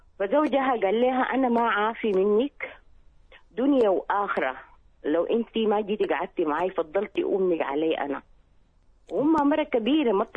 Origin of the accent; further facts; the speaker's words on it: Sudan; now in Jeddah, Saudi Arabia; إحنا طبعا أنت عارف إحنا سودانيين إحنا جينا في الحرب